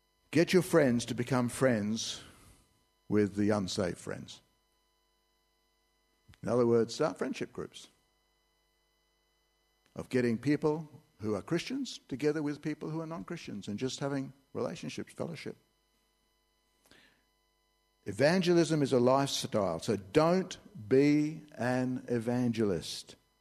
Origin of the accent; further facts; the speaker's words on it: Australia; I said, I'm Australian. We don't do that.